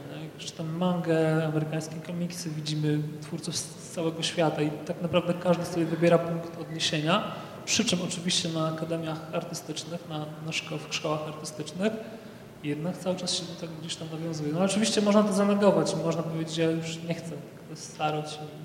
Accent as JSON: {"language": "Polish", "town": "Chodziw", "region": "Łódź Voivodeship", "country": "Poland", "tie": "born or raised there", "said": "ja wychowałem się w lesie i bibliotece. W takiej kolejności, dlatego że pochodzę ze wsi Chodziw"}